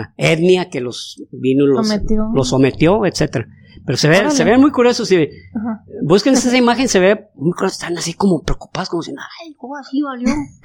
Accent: Mexico; Los mexicanos somos la mezcla entre españoles y mexicas, entre españoles y tecuejes, españoles y mayas

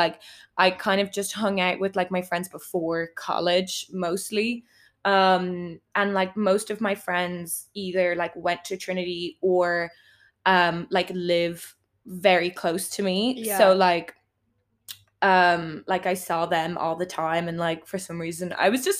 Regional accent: Dublin, Leinster, Ireland; I am from Dublin. So like I lived at home. Mm-hmm. Still like living at home. I live with my granny now.

